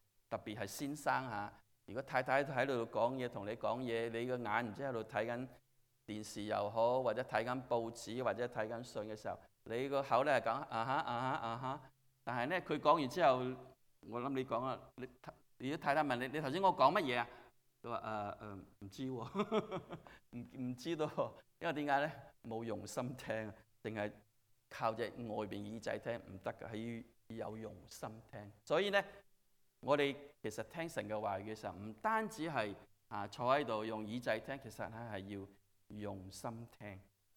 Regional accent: Chaozhou, Guangdong, China; now in United States; 有啲人知道我係潮州人吓，咁赵牧师亦都係潮州人。但係呢，我而家呢个情形，我潮州话嘅程度係咩呢？就係我哋听下冇嚟打识听唔识讲。点解呢？因为我嚟咗四十几年，

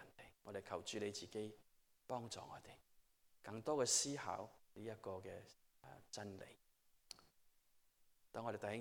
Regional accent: Hong Kong; 我小个时候长大在香港，你们如果在香港你就知道，我们过年的时候都是打边炉的。

